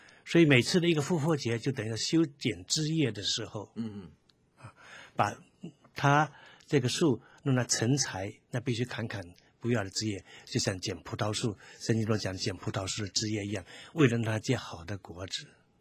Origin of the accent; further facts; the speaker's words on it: Yongding, Fujian, China; 比如我在我小的时候在永定那个地方看的时候